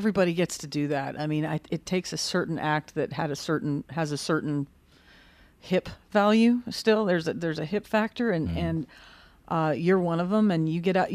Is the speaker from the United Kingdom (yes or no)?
no; Medicine Hat, Alberta, Canada; another place that you went with … was my hometown in Medicine Hat's first show I ever saw.